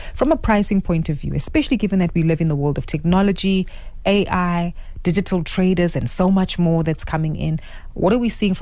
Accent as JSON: {"language": "English", "country": "South Africa", "said": "should we sit confidently as South Africans knowing that we're doing our best?"}